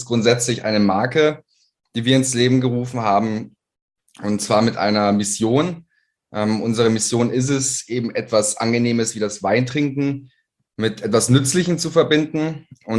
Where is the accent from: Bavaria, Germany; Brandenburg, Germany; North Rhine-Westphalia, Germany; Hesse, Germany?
Bavaria, Germany; born there; gebürtiger Niederbayer. Bei uns unten gibt es keine Weinberge.